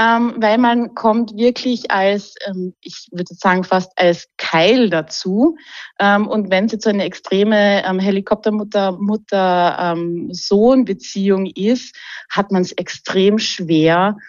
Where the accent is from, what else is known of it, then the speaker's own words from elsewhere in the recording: Graz, Styria, Austria; und ich komme aus Graz.